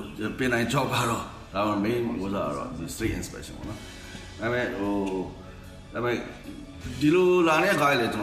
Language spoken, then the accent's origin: Burmese; Mandalay, Mandalay Region, Myanmar; also born or lived in Yangon; ကျွန်တော်ဟိုရန်ကုန်မှာမွေးတယ်မန္တလေးမှာကြည်တယ်